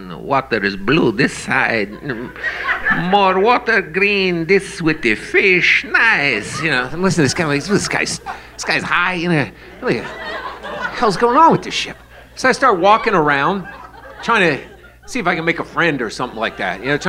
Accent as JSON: {"language": "English", "region": "New York", "country": "United States", "said": "I'm like, hey, I'm from New York."}